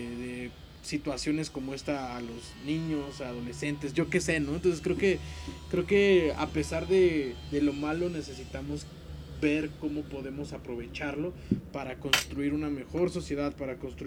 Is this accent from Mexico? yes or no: yes; Mexico; como México, como mexicanos, muchas veces, ¿no?